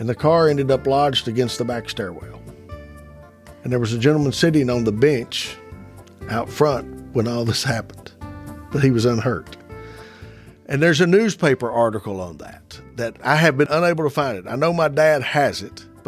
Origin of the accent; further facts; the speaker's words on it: Dixon, United States; I basically grew up on Main Street. The Main Street I remember from the 60s and that my parents remember from the 50s and the 40s was really what Main Street is today.